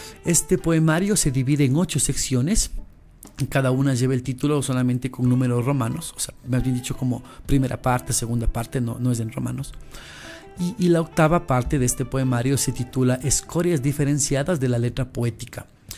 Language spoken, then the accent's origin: Spanish; Píllaro, Tungurahua, Ecuador; que es en el cantón Píllaro, de allá de donde yo soy, allá en donde vivo.